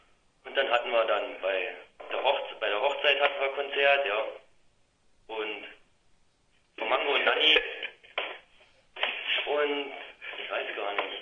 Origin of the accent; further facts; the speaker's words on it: Oberstfelde, Saxony-Anhalt, Germany; Aus Oberstfelde.